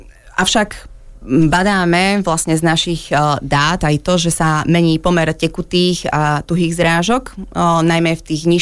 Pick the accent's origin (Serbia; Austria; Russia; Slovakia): Slovakia; eastern Slovakia; now in Bratislava, Slovakia; Z východu.